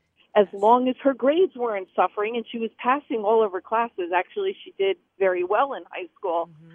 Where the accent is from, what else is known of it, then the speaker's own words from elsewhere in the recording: New Jersey, United States; I'm the Jersey girl.